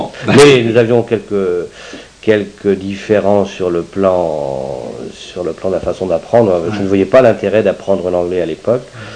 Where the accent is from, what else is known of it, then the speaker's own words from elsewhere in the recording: France; Je suis né effectivement à Bressay le 8 1962 précisément, de parents bresséens, hein, qui habitaient originellement sur la famille. C'est une vieille famille ici, localement connue.